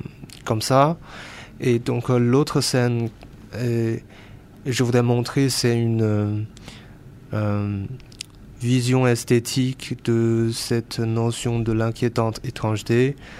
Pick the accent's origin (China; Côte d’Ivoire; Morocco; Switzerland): China; born or raised there; French is a second language; now in France